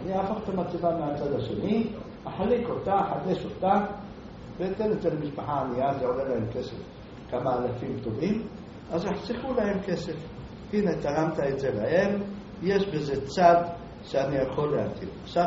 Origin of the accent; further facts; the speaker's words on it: Jerusalem, Jerusalem District, Israel; אני ירושלמי, נולדתי בירושלים